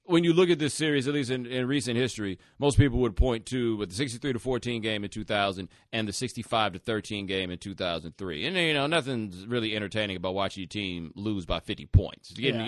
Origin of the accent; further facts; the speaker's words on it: Houston, Texas, United States; also born or lived in Atlanta; I grew up in Houston. None of them are, but I don't have any like University of Georgia attachment because that's where I was born, in Atlanta.